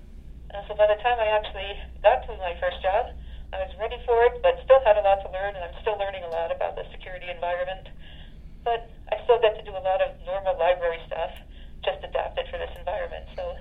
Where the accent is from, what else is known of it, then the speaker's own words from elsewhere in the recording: Pennsylvania, United States; I'm from Schuylkill County, and all my family's still here.